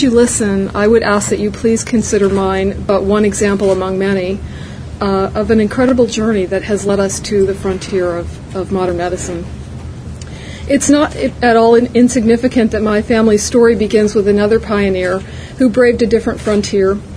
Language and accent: English; Oakton, Virginia, United States; I'm from Oakton, Virginia. I drove here. Outside of Vienna, last stop on the Orange Line.